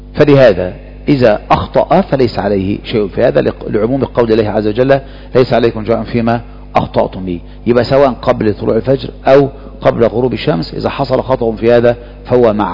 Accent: Egypt; إنما احنا عندنا في مصر هنا مساجد الجماعة هي مساجد الجمعة تقريبا.

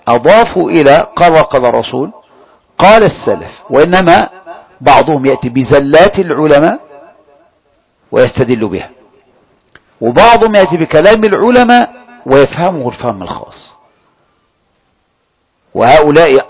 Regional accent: Egypt; احنا مصريين زي بعض

